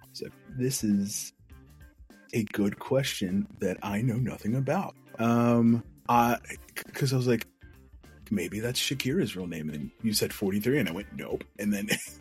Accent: New Jersey, United States; now in South Carolina, United States; because I'm a transplant myself. So because I'm originally from Jersey.

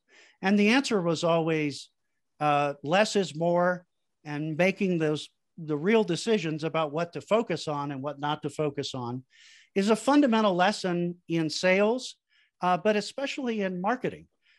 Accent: Chicago, Illinois, United States; I'm from Chicago, Park knows that. And I came back from college at the University of Iowa looking for a real job.

